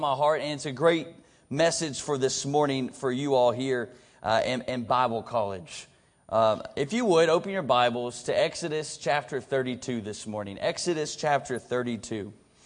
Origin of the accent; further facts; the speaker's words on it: Radford, Virginia, United States; Okay, I grew up at a public school in Radford, Virginia. I'm back in my hometown.